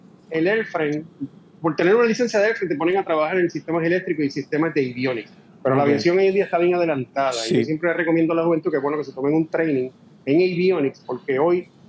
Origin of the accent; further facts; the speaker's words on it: Bayamón, Puerto Rico; Pues mira, yo soy de Puerto Rico, nací en Bayamón